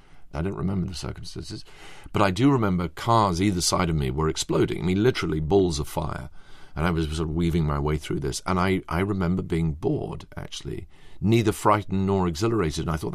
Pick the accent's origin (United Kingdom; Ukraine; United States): United Kingdom; England; luckily for us, being English, it was concealed by the need to actually do something